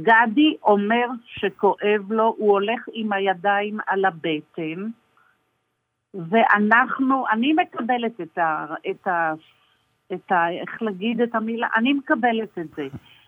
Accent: Nir Zvi, Central District, Israel; אני ממושב ניר צבי

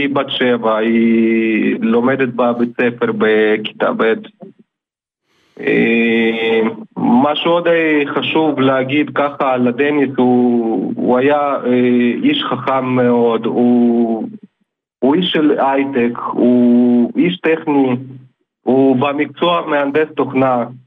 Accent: Ukraine; now in Israel; לא, אנחנו עלינו בשנת 97 מאוקראינה.

